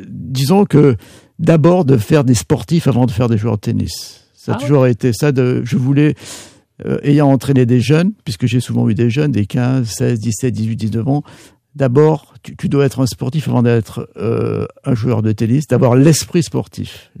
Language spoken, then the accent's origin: French; Menton, Provence-Alpes-Côte d'Azur, France; born there; Oui, je suis né à côté de Monaco, je suis né à Menton, je suis français, je suis pas monégasque